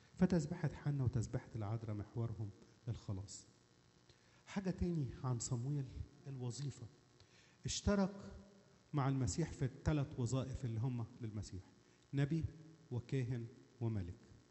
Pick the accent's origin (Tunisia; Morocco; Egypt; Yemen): Egypt; Upper Egypt; عندنا في الصعيد لما تبقى واحدة قعدت كذا سنة مش بتخلف